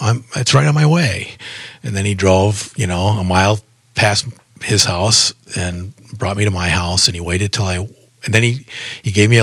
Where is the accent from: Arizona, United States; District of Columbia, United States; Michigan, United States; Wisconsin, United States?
Wisconsin, United States; Green Bay; Well, growing up in Green Bay is a small city, very small city to have a professional sports team.